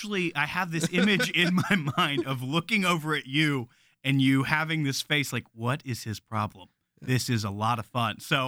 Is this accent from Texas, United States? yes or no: no; Orlando, Florida, United States; And then obviously you mentioned I grew up in Orlando, so I've been going to the parks at Walt Disney World for pretty much my whole life.